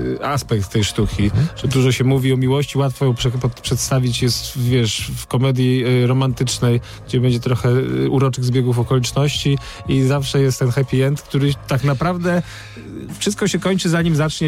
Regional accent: Warsaw, Masovian Voivodeship, Poland; Jestem warszawiakiem, wiesz

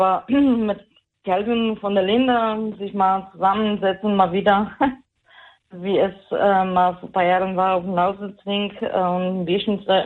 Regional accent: Poland; ich komme aus Polen

